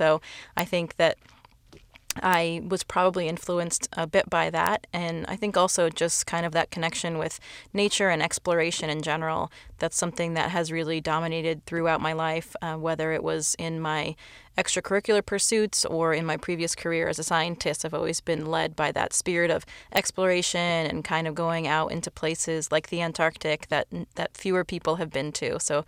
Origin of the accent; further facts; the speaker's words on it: Caribou, Maine, United States; It was a great place to grow up.